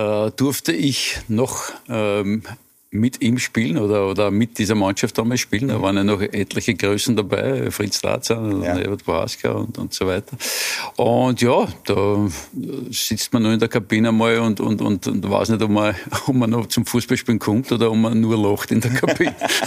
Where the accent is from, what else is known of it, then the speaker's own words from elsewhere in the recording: Vienna, Austria; ich bin halt im Prater aufgewachsen